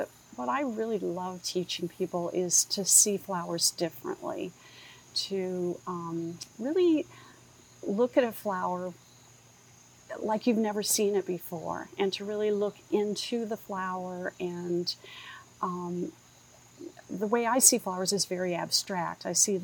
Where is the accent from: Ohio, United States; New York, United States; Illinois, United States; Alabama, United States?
Illinois, United States; I grew up in Southern Illinois, which a lot of people think, oh, you know, farmland, but it's very different from the northern part of the state.